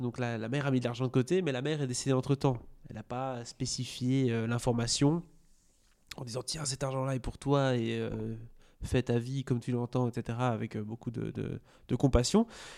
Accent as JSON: {"language": "French", "country": "Belgium", "said": "répandre les cendres à la mer du Nord. Chez nous, en Belgique."}